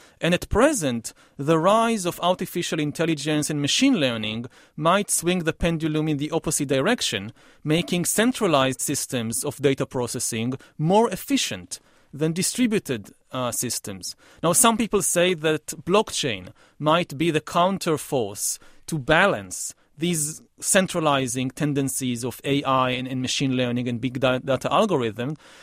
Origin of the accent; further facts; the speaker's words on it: Israel; I come from Israel